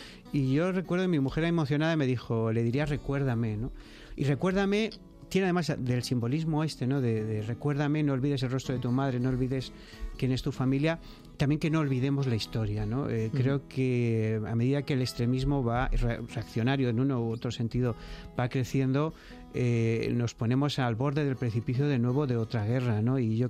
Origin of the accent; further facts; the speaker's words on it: Spain; entiendes un poco más cómo somos y por qué somos así los españoles.